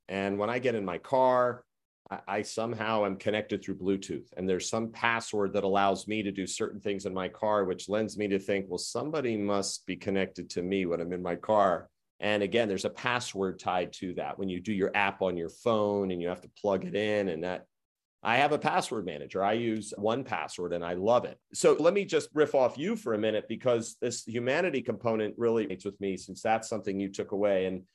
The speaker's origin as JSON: {"language": "English", "region": "Maryland", "country": "United States", "said": "I don't know what Maryland's are. I'm from Maryland"}